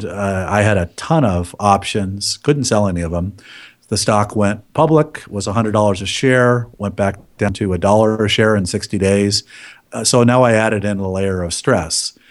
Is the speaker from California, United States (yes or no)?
yes; Palo Alto, California, United States; I grew up right there in the Los Altos, Palo Alto area